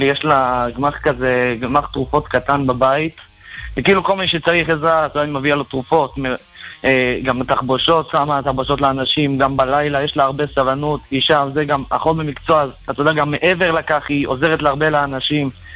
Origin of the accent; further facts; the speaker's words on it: Bnei Brak, Tel Aviv District, Israel; בבני ברק.